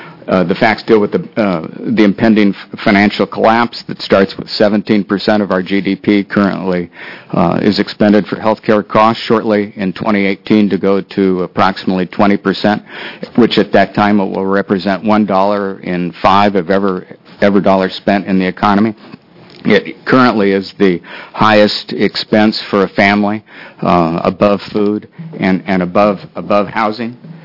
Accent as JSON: {"language": "English", "region": "Oregon", "country": "United States", "said": "I'm from the Silcoos Lake area in Lane County. We have a volunteer fire department there."}